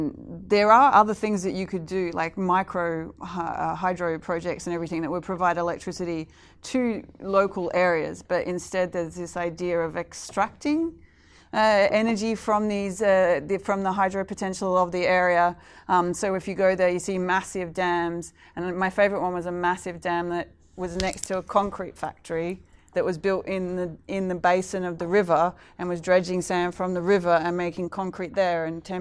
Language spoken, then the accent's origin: English; Queensland, Australia; which I'm from Queensland, so I know is a bad idea, right?